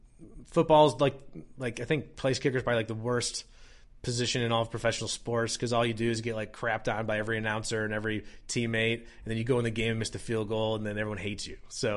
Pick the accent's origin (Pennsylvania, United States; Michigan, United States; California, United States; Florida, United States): Michigan, United States; I'm from Michigan, where you can just, you know, you go there and people just have the baby sitting on the bar, you know what I mean?